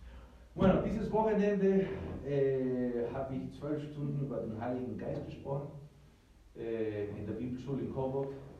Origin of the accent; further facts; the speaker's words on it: Peru; now in Germany; Aber ich wurde in Peru geboren, aufgezogen worden. Mein Vater ist Deutscher.